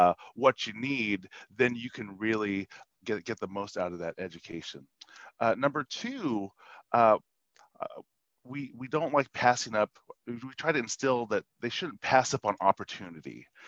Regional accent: Philippines; So I'm Filipino

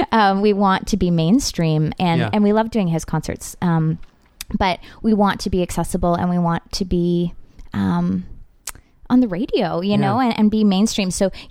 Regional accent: Oakville, Ontario, Canada; Cause I grew up in Oakville and you know, country isn't big in the GTA necessarily.

